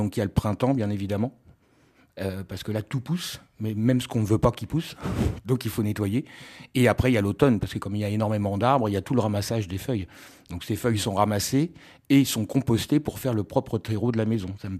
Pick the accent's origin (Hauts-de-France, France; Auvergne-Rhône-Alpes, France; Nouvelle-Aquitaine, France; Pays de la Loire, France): Pays de la Loire, France; Le Mans; also born or lived in Dreux; je suis né à Dreux, mais je suis originaire du Mans. Et après, je suis retourné vivre sur le Mans.